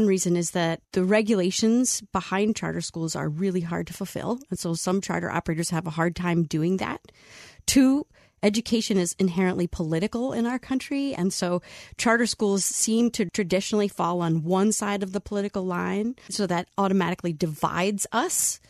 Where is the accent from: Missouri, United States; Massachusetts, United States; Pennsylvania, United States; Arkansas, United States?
Pennsylvania, United States; Camp Hill; now in Philadelphia, United States; So I left the area where I grew up, which was Camp Hill, Pennsylvania, outside of Harrisburg, and came to the big city of Philadelphia